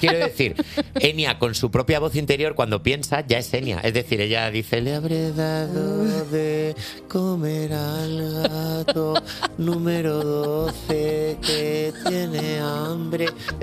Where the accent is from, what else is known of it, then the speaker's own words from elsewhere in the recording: Valladolid, Castile and León, Spain; Cuando yo soy de Valladolid y siempre vas a Santander en verano